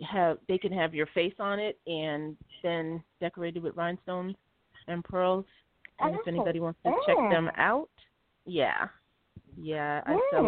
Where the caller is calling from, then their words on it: Miami, Florida, United States; I'm from Tampa, and I live in Tampa.